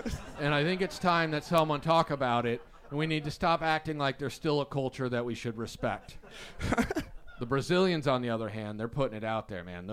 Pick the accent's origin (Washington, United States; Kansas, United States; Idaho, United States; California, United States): Kansas, United States; I rolled my R's because I'm from Kansas, and I get it.